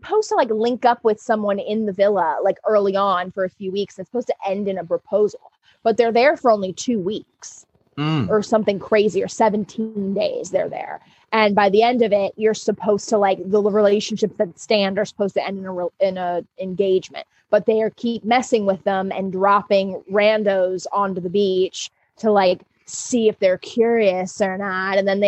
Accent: Pennsylvania, United States; People are like, because I'm from Pennsylvania, they're like, have you ever been to Nima Colin?

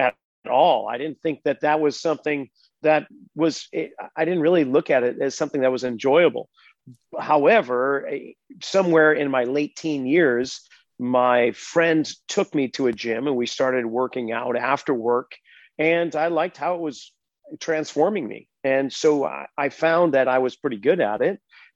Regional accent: Northeast, United States; growing up in the Northeast there, when it's winter time, you don't escape it.

